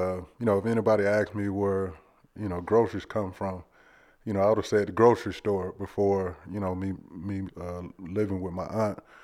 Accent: Cocoa, Florida, United States; so I was born and raised in Cocoa, Florida, raised by a single mom.

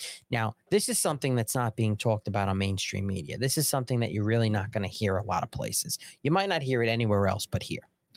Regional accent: United States; It's, well, I'm an American. This is my feeling. This is my values.

